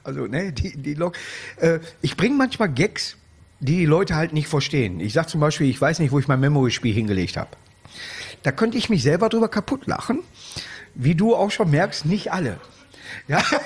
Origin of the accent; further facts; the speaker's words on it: Duisburg, North Rhine-Westphalia, Germany; aus meiner Heimatstadt Duisburg